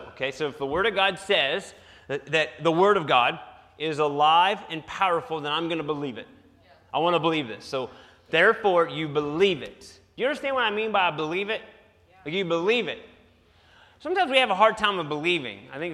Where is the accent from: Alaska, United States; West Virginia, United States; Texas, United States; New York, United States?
West Virginia, United States; I'm a hillbilly from West Virginia.